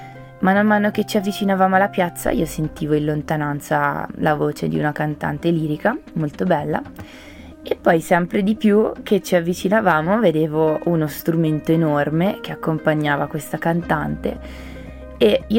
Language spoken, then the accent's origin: Italian; Pisa, Tuscany, Italy; moved away as an adult; now in Switzerland; ho 27 anni e originaria sono di Pisa e mi sono trasferita in Svizzera per studiare al Conservatorio della Svizzera Italiana